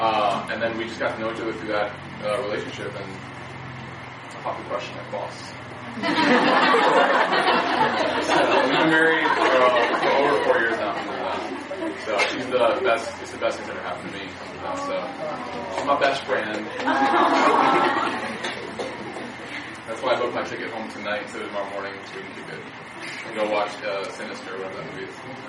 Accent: Chicago, Illinois, United States; I say y'all, it's bad. I'm from Chicago, born and raised, but I moved to the South.

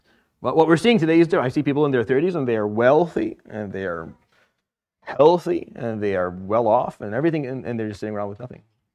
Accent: Syria; because I grew up in Syria where the only reason a guy was not married is because he still hadn't finished his army time.

